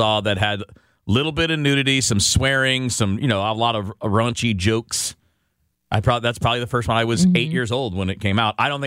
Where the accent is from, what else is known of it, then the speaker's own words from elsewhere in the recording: Detroit, Michigan, United States; Growing up in the Detroit area.